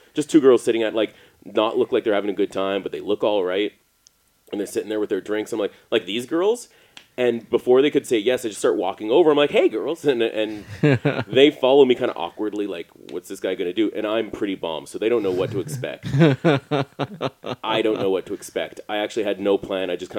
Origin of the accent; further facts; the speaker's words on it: Canada; I don't know a lot about the IRA because I'm from Canada